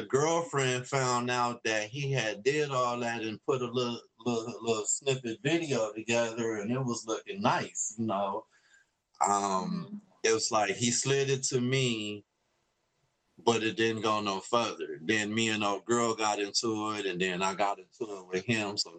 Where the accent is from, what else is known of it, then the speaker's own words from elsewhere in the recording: West Coast, United States; And I mean, I'm from the West Coast, so of course I listen to some West Coast beats.